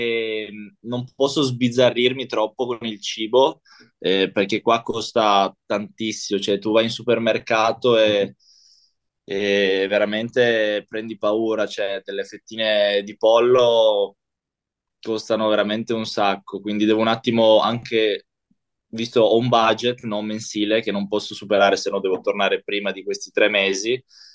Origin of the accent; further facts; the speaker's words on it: Trieste, Friuli-Venezia Giulia, Italy; io sono di Trieste e stavo a Udine, quindi a un'oretta di distanza.